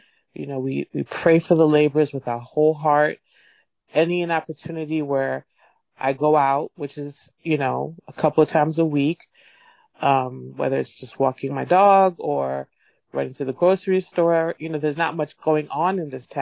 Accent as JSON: {"language": "English", "town": "New York City", "region": "New York", "country": "United States", "said": "And I'm not from here. I'm from New York City."}